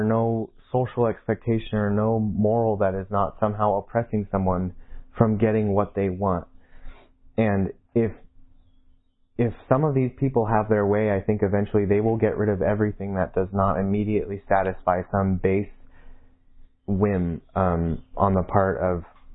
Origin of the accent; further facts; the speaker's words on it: Stockton, California, United States; like you said. I'm from Stockton, California